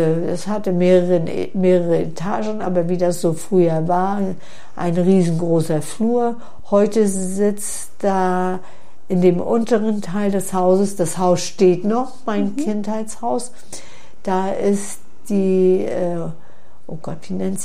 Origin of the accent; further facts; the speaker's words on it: Stralsund, Mecklenburg-Vorpommern, Germany; born there; Und geboren bin ich am Querkanal in Stralsund. Das ist vor dem Eingang zum Hafen, wo heute gegenüber das Ozeaneum ist.